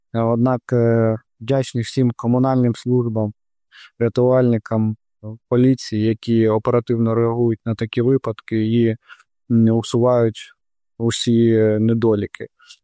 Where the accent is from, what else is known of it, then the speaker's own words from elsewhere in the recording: Kherson, Kherson Oblast, Ukraine; Місто Херсон – це моє рідне місто, в якому я народився і виріс.